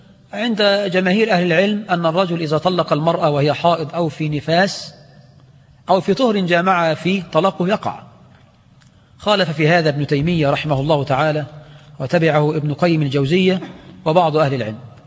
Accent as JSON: {"language": "Arabic", "country": "Egypt", "said": "عندنا في مصر"}